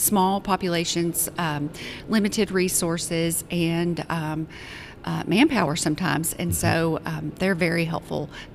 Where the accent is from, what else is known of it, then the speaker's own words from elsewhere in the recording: Keough, Arkansas, United States; I'm from Keough, Arkansas.